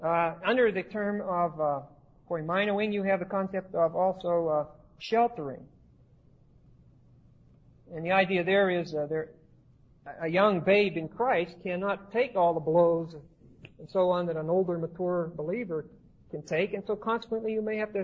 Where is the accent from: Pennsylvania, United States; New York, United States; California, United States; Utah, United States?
Pennsylvania, United States; I'm from Pennsylvania. We've got all kind of state land, just like Colorado.